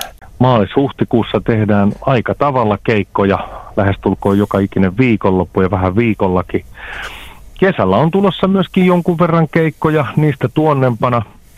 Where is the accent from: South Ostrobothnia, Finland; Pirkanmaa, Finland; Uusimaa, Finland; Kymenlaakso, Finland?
Kymenlaakso, Finland; Hamina; myös mun kotipuolessa Haminassa